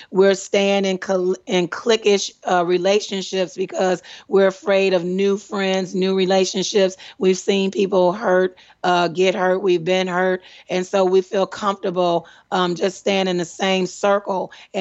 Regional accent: Detroit, Michigan, United States; now in Washington, United States; I mean, Lord, I miss y'all, Detroit. Love y'all, Detroit, my hometown. Right here in D.C.

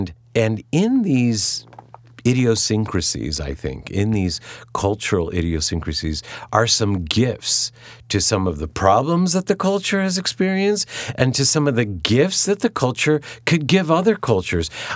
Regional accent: Cleveland, Ohio, United States; oh, that's me growing up in Ohio. That's where that comes from. That comes from Cleveland, or that comes from my mom

